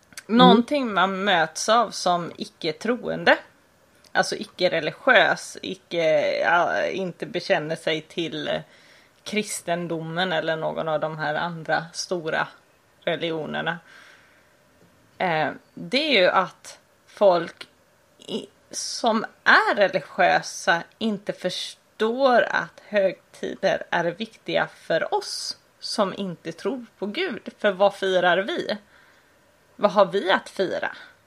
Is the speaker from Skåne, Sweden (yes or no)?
no; Västra Götaland County, Sweden; accent: Bohuslän; Ja, men ibland med lite bohuslänsk och lite göteborgsk dialekt